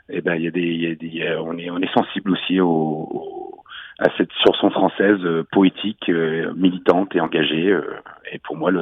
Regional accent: Saint-Claude, Bourgogne-Franche-Comté, France; Moi je viens de Saint-Claude, d'une ville ouvrière. J'ai beaucoup travaillé dans l'usine

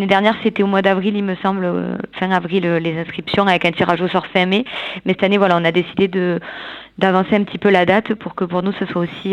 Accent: Occitanie, France; Enfin, moi, je suis du Lot et l'année dernière, j'ai participé.

